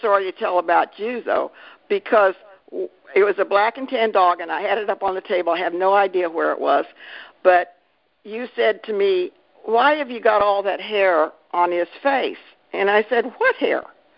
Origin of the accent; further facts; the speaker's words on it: California, United States; I'm from California, and I went to shows with people.